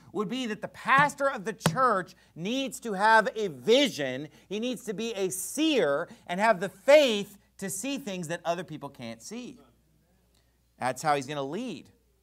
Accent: California, United States; Because our church acts like normal people, okay? Because we're from California, amen?

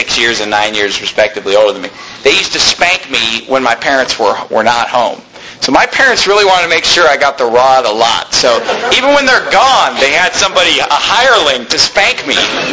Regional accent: Sacramento, California, United States; now in Tempe, United States; I mean, my hometown is Sacramento. I'm not saying I own the whole town. But Sacramento is my town. You know, now Tempe is my hometown.

